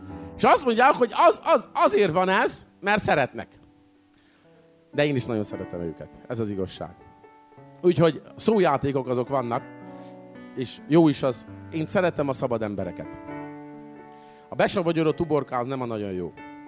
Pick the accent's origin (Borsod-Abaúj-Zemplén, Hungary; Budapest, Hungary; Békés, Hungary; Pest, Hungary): Borsod-Abaúj-Zemplén, Hungary; Miskolc; És én miskolci vagyok, ez Miskolc mellett